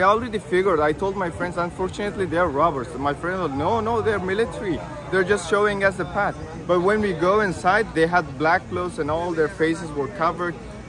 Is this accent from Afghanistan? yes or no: yes; Afghanistan; English is a second language; I'm from Afghanistan.